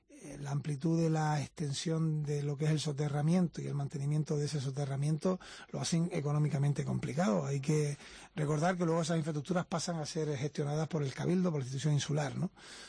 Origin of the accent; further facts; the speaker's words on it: Arucas, Canary Islands, Spain; Yo que soy de Arucas